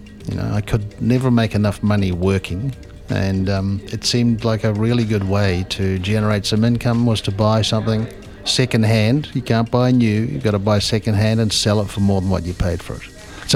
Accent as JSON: {"language": "English", "town": "Hamilton", "region": "Waikato", "country": "New Zealand", "tie": "born or raised there", "said": "up in the Tron, one does drive"}